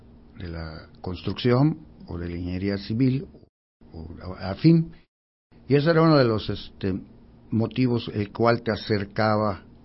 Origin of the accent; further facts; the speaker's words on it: Yucatán, Mexico; somos yucatecos